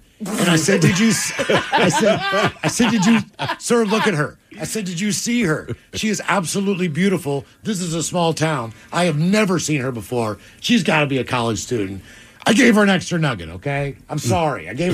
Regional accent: Morgantown, West Virginia, United States; He's from Wheeling or Weirton or someplace. I'm like, I'm from Morgantown.

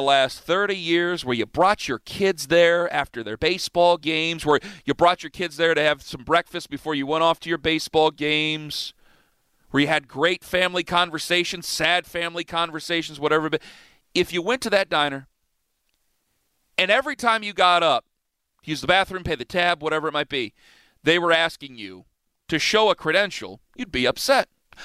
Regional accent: Cleveland, Ohio, United States; I'm from Cleveland.

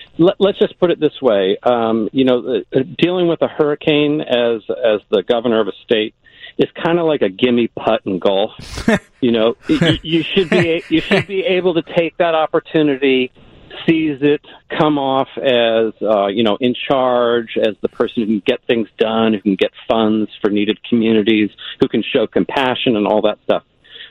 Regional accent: Chicago, Illinois, United States; I grew up in the Chicagoland area, so I'm well familiar with WGN Radio.

